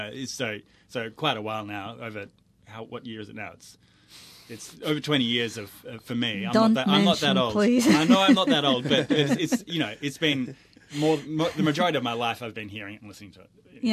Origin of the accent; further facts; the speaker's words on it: Cooma, New South Wales, Australia; I have this memory of seeing some kind of folklore presentation or something when I was a kid growing up in Cooma